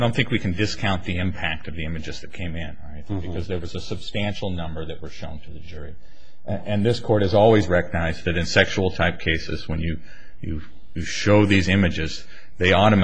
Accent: Helena, Montana, United States; I'm from Helena, Montana, stone's throw from Last Chance Gulch.

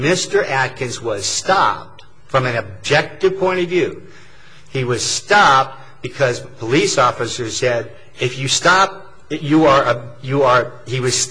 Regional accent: Guam; moved away; I come from Guam, I come up here and I see all these smoking, no smoking, you can't smoke anywhere

